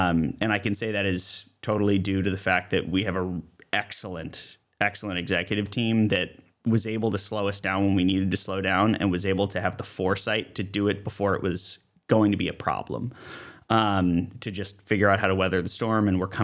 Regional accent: East Coast, United States; I'm not from California, I'm from the East Coast.

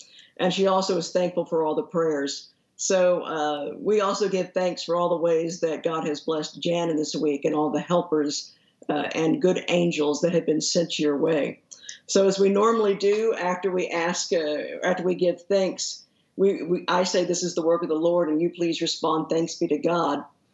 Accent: North Richland Hills, Texas, United States; In fact, this Cat Cafe is literally a block away from the church where I grew up there in North Richland Hills.

